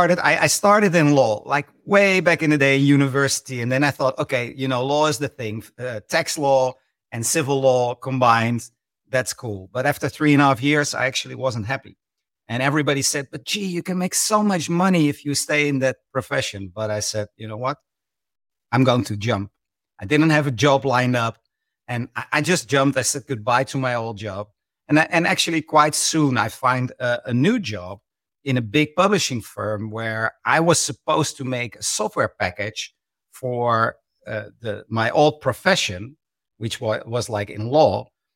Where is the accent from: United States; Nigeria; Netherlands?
Netherlands; And I'm from the Netherlands.